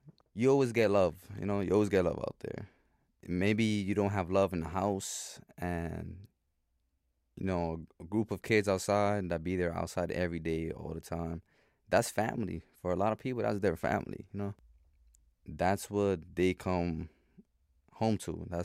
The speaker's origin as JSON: {"language": "English", "town": "Bronx", "region": "New York", "country": "United States", "tie": "born or raised there"}